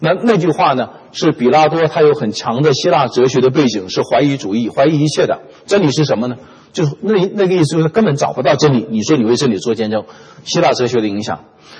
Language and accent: Chinese; China; 我是中国人